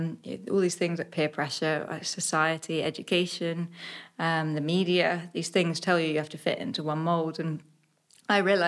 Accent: East of England, United Kingdom; But only child growing up in Suffolk

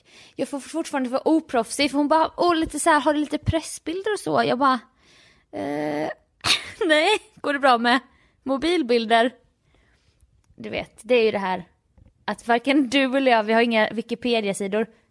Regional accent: Jönköping, Jönköping County, Sweden; jag är från Jönköping.

